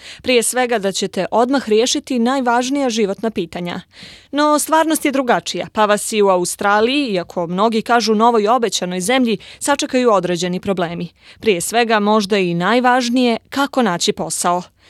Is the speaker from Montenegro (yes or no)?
yes; Montenegro; Ja dolazim iz Crne Gore i gdje sam i završila fakultet političkih nauka, odnosno specijalizirala novinarstvo